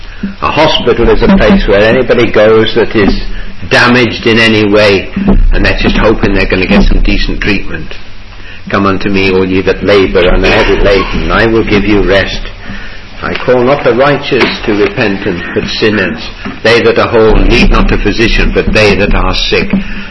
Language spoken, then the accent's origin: English; England, United Kingdom; we need to question all those things that we take for granted simply because we're English